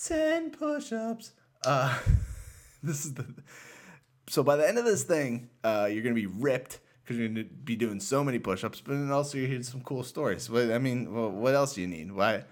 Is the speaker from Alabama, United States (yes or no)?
no; Pittsburgh, Pennsylvania, United States; I'm from Pittsburgh. I'm an annoying, obnoxious, in your face Steelers fan, and the Penguins and the Pirates.